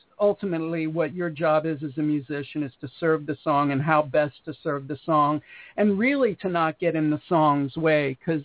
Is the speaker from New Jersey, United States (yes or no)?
yes; New Jersey, United States; now in California, United States; And basically when I came out to California from New Jersey